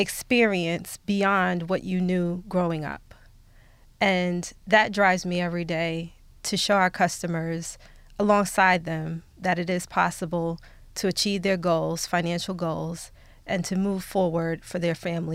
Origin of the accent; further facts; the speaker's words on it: Brooklyn, New York, United States; I started out a young girl growing up in Brooklyn, New York, pretty humble beginnings.